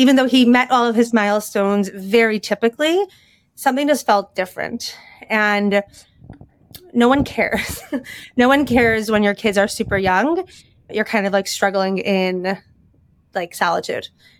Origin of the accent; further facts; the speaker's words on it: Chicago, Illinois, United States; now in Lower Merion, United States; I was born and raised in Chicago.